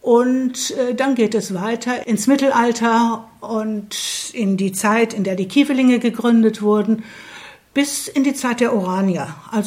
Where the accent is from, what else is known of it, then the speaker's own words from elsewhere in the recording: Dortmund, North Rhine-Westphalia, Germany; also ich komme aus Dortmund